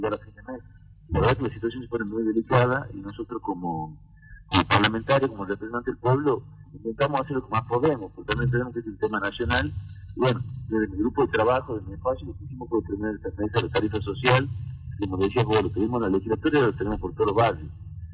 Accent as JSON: {"language": "Spanish", "region": "Tucumán", "country": "Argentina", "said": "nosotros como tucumanos y nosotros como parlamentarios"}